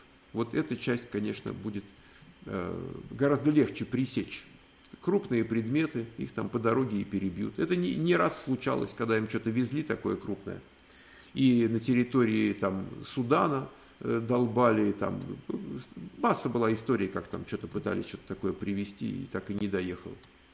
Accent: Moscow, Russia; moved away as an adult; Вот я русский, там еврейского происхождения. Вот я русский, родился в Москве всю жизнь. Там, ну и как, 34 года жил в России.

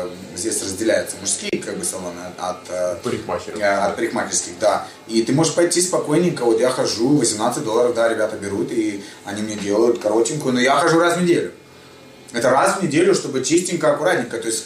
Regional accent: Estonia; Я из Эстонии. Uh-huh. У нас в Эстонии я тоже работал

